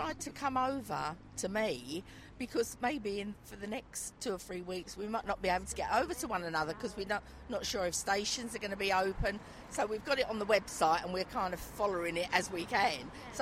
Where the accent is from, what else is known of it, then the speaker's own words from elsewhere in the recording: London, United Kingdom; I'm a Londoner